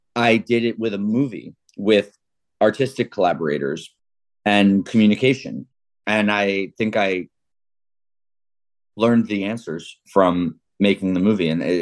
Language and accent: English; New York, United States; born there; Went to school on the Upper East Side. I was born around Union Square.